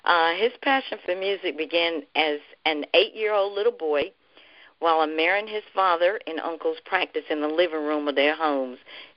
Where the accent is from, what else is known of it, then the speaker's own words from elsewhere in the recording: Laurinburg, North Carolina, United States; We grew up in my hometown down in Laurinburg.